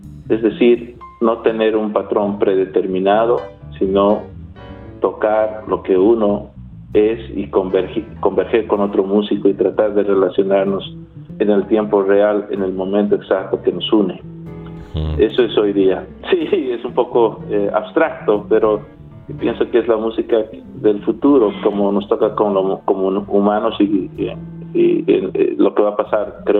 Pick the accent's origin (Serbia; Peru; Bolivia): Bolivia; now in Australia; de donde yo vengo como boliviano, poner la música que yo sé, que es lo que yo sé hacer, tanto folclórica, popular o contemporánea de Bolivia